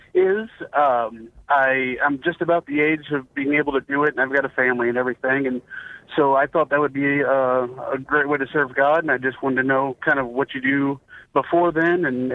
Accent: St. Louis, Missouri, United States; now in Springfield, United States; I'm from St. Louis originally. I'm down in Springfield now

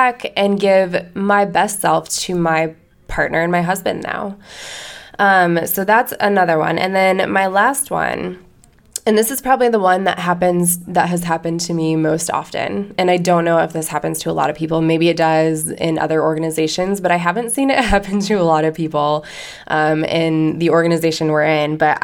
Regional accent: Colorado, United States; moved away as an adult; I was like, I can't live in Kansas anymore, because I grew up in Colorado, and I went to Kansas for a year, and I was done.

